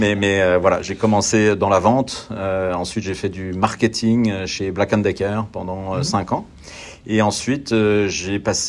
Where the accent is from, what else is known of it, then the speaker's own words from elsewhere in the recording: Nancy, Grand Est, France; moved away as an adult; je viens de l'est de la France. Je suis né en Lorraine, dans une petite ville qui s'appelle Nancy. Et j'ai eu plaisir à vivre toute ma jeunesse à Nancy.